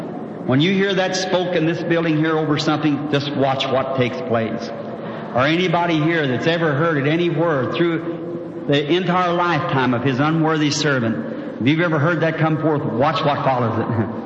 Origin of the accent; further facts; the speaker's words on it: Kentucky, United States; born there; I was born in Kentucky.